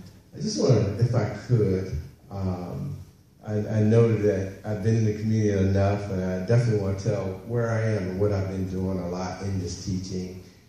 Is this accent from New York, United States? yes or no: no; North Carolina, United States; Most of you know I'm from North Carolina, rural area in North Carolina.